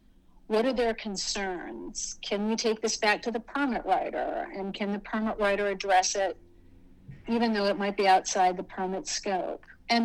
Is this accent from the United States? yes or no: yes; Tennessee, United States; All the state agents, I'm from Tennessee, and I push back on TDEC repeatedly for their coziness.